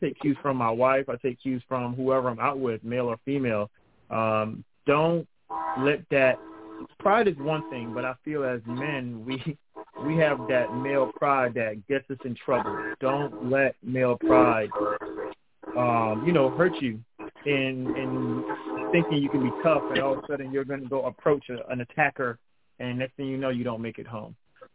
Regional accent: New York, United States; as you folks know, I'm from New York, right?

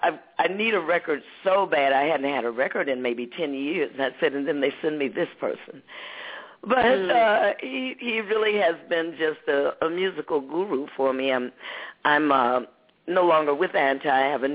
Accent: Detroit, Michigan, United States; But anyway, he knew I was from Detroit, and he fell in love with the city of Detroit

